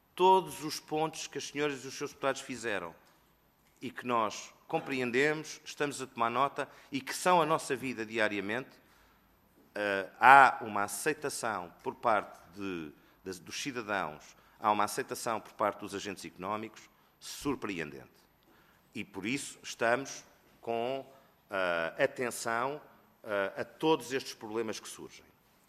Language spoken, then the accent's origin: Portuguese; Portugal; O problema que nós temos, todos, como portugueses, é a falta de informação e as pessoas não saberem.